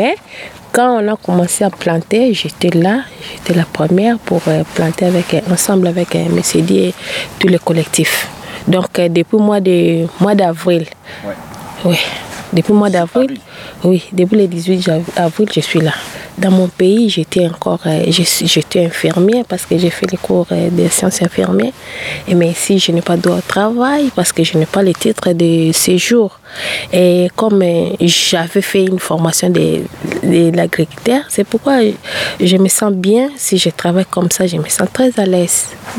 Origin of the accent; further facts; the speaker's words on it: DR Congo; Je suis de la RDC, la République démocratique du Congo.